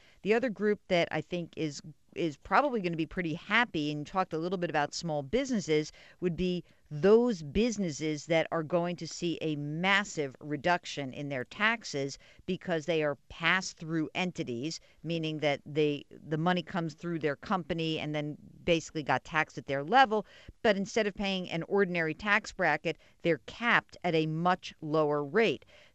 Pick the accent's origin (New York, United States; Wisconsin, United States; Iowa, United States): New York, United States; I'm from New York, New York, New Jersey, and Connecticut.